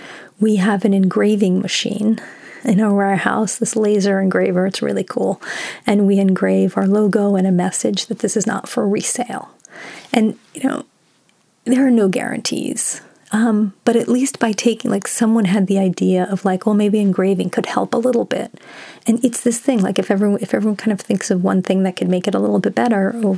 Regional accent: Washington, D.C. area, United States; now in New York, United States; I was in Washington, D.C. recently, and I grew up near Washington, D.C.

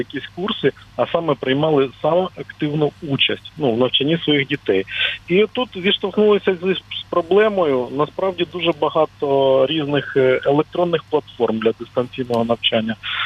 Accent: Oleksandriia, Kirovohrad Oblast, Ukraine; в моєму рідному місті Олександрія Кіровоградської області

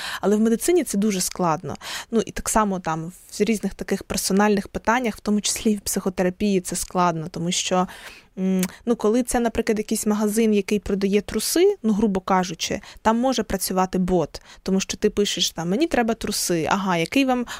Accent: Pidbirtsi, Lviv Oblast, Ukraine; я виросла в Підбірцях, це село, яке дуже близько знаходиться до Львова.

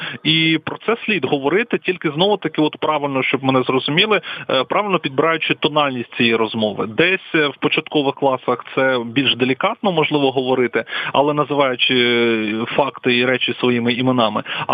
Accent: Luhansk Oblast, Ukraine; born there; first language ru; Ukrainian is a second language; moved away as an adult; я народився в російськомовній сім'ї на Луганщині, і в 2014 році через власне окупацію деяких регіонів Лугансько-Донецької області я був змушений виїхати

